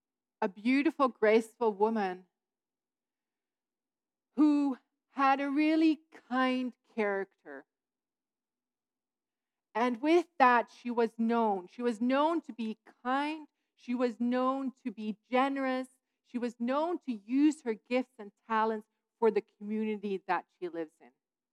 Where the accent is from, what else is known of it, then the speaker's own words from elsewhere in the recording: Netherlands; now in Calgary, Canada; so I'm from the Netherlands, or technically I'm a missionary kid, so I'm from everywhere, but in the Netherlands before I came here